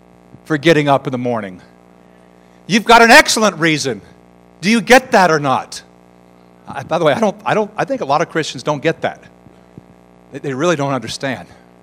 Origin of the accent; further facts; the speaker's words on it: United States; I'm an American, of course.